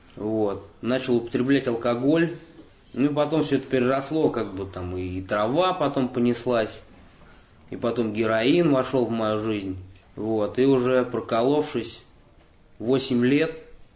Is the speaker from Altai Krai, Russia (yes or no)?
no; Moscow, Russia; Да, я из Москвы.